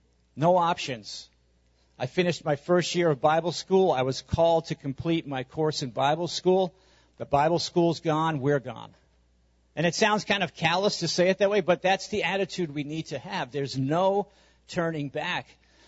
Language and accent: English; Long Island, New York, United States; I'm from Long Island. Well, are we going to move back to Long Island?